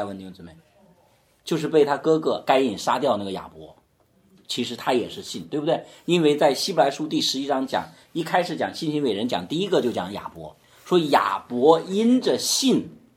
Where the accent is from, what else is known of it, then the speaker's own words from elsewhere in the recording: China; 我们就说中国在1945年的时候打败了日本，我们很高兴，是吧？因为我是中国人，对不对？